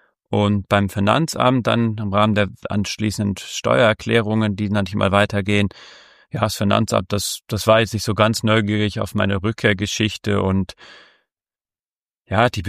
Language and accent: German; Düsseldorf, North Rhine-Westphalia, Germany; also born or lived in Switzerland; zurück in meine Heimat, ab nach Düsseldorf.